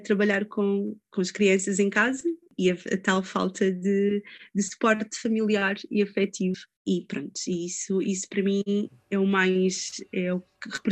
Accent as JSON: {"language": "Portuguese", "country": "Portugal", "said": "quando eu digo que sou portuguesa"}